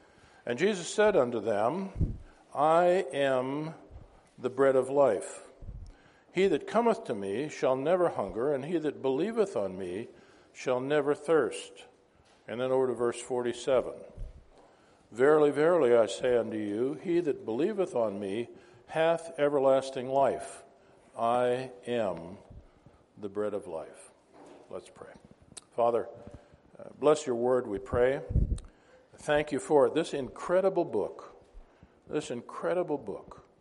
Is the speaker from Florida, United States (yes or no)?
no; Minnesota, United States; And it took me back to my childhood, growing up in Minnesota.